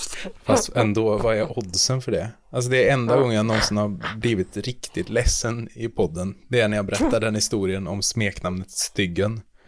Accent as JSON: {"language": "Swedish", "town": "Sunne", "region": "Värmland", "country": "Sweden", "tie": "born or raised there", "said": "Man byter skola i Sunne där jag växte upp."}